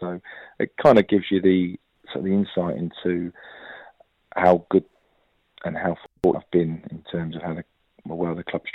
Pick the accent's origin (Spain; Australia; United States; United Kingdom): United Kingdom; Luton, East of England; I come from Luton.